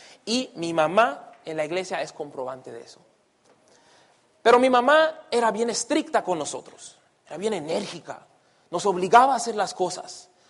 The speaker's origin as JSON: {"language": "Spanish", "town": "Chicago", "region": "Illinois", "country": "United States", "tie": "born or raised there", "said": "yo nací en Chicago y me crié ahí, en Humboldt Park."}